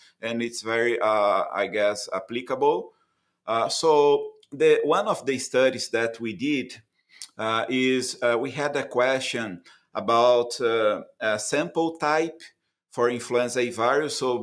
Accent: Brazil; moved away as an adult; now in United States; So I got my DVM in Brazil. I'm from Brazil.

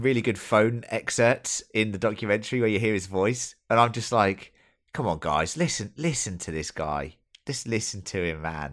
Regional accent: England, United Kingdom; As an English person, I didn't know that story.

